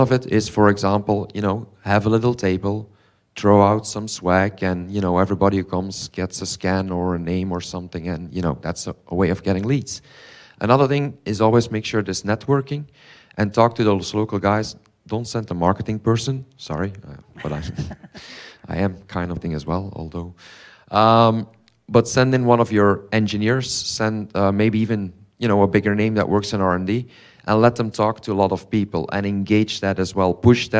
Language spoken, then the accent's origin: English; Belgium; English is a second language; I mean, I am from Belgium. That's my favorite place for having a user group.